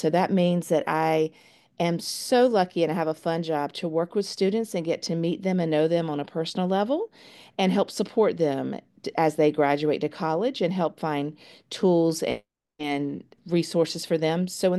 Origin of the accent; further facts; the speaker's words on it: the South, United States; because I'm from the South that I'm stupid or that I'm slow